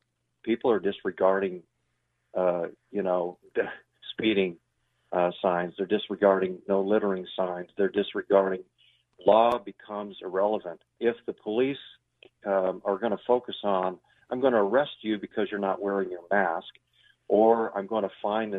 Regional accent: Washington, United States; Well, I grew up in Renton and Kent, and I can't believe what I'm seeing right now either.

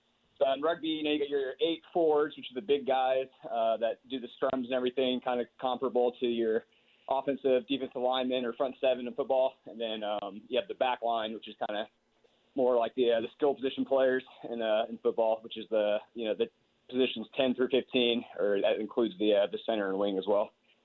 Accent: Dallas, Texas, United States; I'm from Dallas originally, so I'm a Cowboys fan, admittedly.

